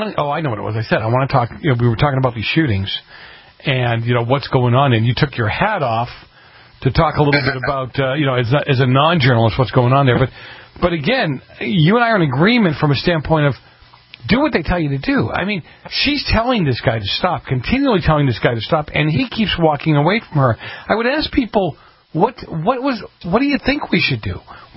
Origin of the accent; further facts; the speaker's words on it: Boston, Massachusetts, United States; See, you can tell, Michael, I'm from Boston.